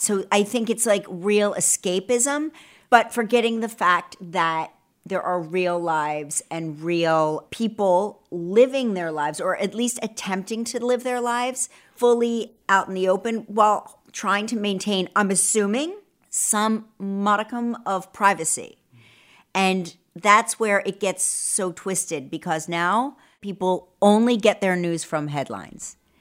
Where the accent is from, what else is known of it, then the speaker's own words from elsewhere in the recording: New Jersey, United States; I'm from New Jersey. They all look like my cousins.